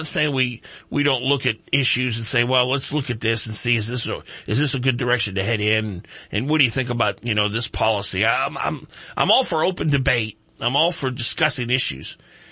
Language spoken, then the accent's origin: English; New Orleans, Louisiana, United States; now in Reading, United States; And I'm from New Orleans originally.